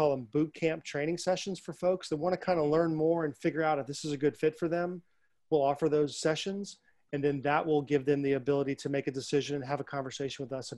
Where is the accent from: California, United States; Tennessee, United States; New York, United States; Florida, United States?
Florida, United States; Tampa; It's got to be the Buccaneers. I'm from Tampa.